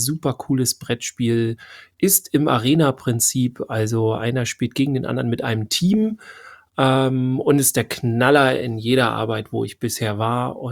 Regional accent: Northern Germany, Germany; Ich komme aus dem Norddeutschland.

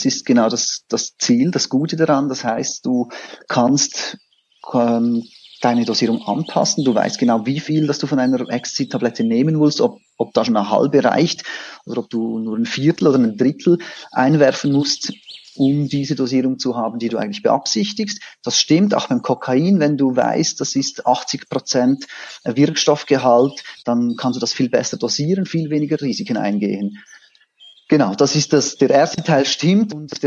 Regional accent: Switzerland; Ich bin aus der Schweiz, wie man hört. Ich wohne in Zürich. Ich arbeite in Zürich. Genau, ich bin 37.

